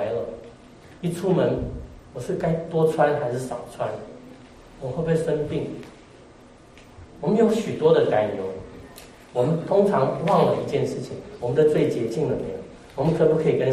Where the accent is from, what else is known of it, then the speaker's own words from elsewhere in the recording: Taiwan; 我父亲是因为国共内战逃到台湾的，跟大家提过，我是外省人的第二代，但是在台湾呢，有些本省人比较有钱，我们家是我是穷书生长大的，